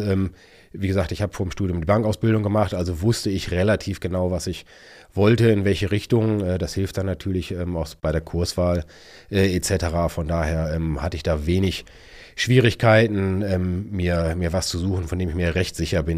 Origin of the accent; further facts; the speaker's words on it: Düsseldorf, North Rhine-Westphalia, Germany; ich bin gebürtiger Düsseldorfer